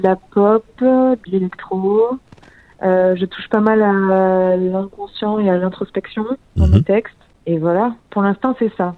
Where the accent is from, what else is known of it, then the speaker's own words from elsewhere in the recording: Toulouse, Occitanie, France; Je viens de Toulouse. J'ai grandi, j'ai tout fait là-bas et j'y suis encore.